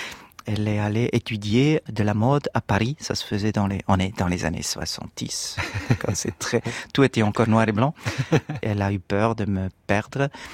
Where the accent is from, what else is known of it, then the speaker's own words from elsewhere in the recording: Bern, Switzerland; Et si je commençais du Münchenbourg, c'est banlieue de Berne, ils vont pas comprendre. Suisse, ils vont pas très bien comprendre